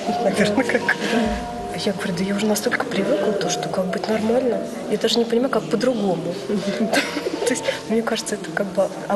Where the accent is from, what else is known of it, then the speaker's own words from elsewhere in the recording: Ryazan, Ryazan Oblast, Russia; потому что я еще воспитывалась в Рязани